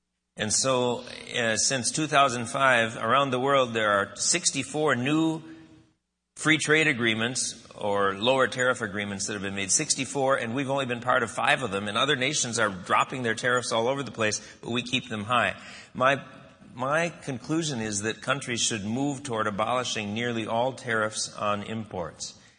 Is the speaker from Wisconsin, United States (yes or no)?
yes; Eau Claire, Wisconsin, United States; I grew up in Eau Claire, Wisconsin, that had a Uniroyal plant.